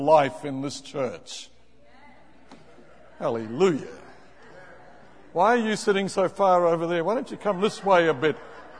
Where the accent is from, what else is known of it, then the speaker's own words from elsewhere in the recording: Australia; Go ahead, sister. I'm an Australian.